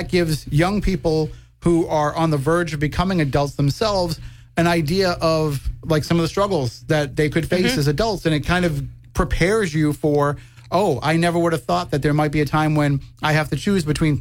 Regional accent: Wareham, Massachusetts, United States; there were times when I was younger that, you know, our meals came from Damien. So growing up in Wareham.

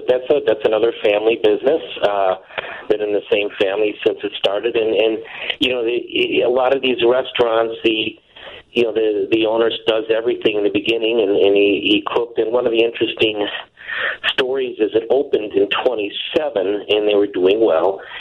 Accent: Chicago, Illinois, United States; But I even remember as a kid growing up in Chicago that drugstores sold books

